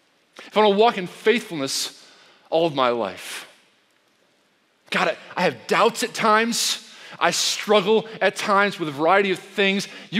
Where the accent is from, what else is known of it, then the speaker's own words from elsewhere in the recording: New York, United States; I hate waiting. I'm from New York. It's my excuse.